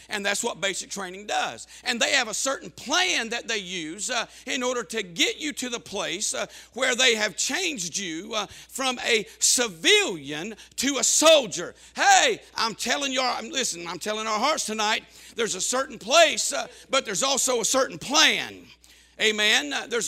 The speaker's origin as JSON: {"language": "English", "region": "Alabama", "country": "United States", "said": "I was from Alabama, never been out of the state."}